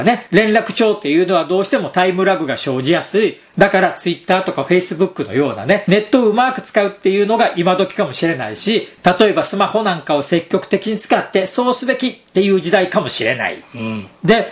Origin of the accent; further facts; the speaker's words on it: Osaka, Japan; 悪い人たちイコール大阪弁で怒鳴る人という非常にわかりやすい作りになっていたのが大阪人としては気になりました